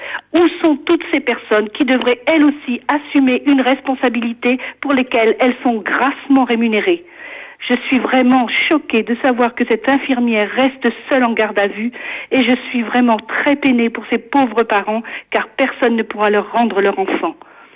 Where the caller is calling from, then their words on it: Pays de la Loire, France; de Annay-en-Ménéan, en Loire-Atlantique. Je suis infirmière à la retraite